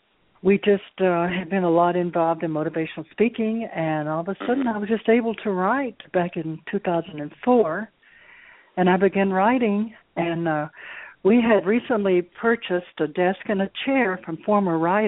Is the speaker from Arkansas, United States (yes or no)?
yes; Conway, Arkansas, United States; moved away as an adult; Well, I was born in Conway, Arkansas, as I have said before, and I lived there until I was around 19.